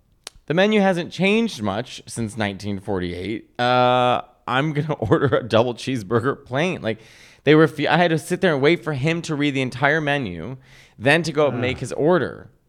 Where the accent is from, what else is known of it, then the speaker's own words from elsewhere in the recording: Chicago, Illinois, United States; I'm from Chicago.